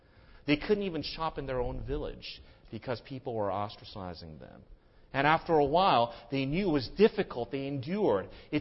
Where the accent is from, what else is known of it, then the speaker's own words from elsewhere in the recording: United States; Being who I am and being an American who thinks everything is great bigger